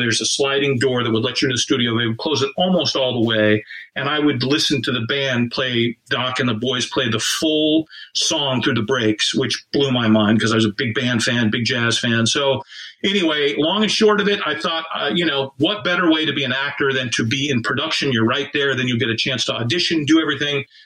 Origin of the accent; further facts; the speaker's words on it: Golden, Colorado, United States; I grew up in Golden, Colorado. I went to school all through high school there.